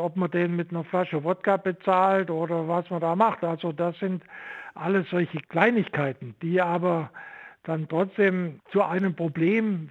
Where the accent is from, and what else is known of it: Saxony, Germany; now in Stuttgart, Germany